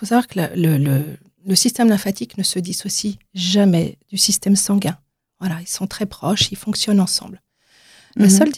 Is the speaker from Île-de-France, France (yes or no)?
yes; Île-de-France, France; Oui, j'habite à Paris depuis quelques années, après avoir vécu mon enfance dans l'Ouest parisien. Maintenant, je suis vraiment parisienne.